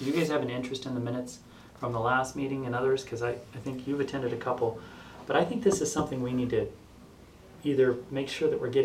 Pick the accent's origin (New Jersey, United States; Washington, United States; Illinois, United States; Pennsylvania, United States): Illinois, United States; I grew up in the Illinois Valley.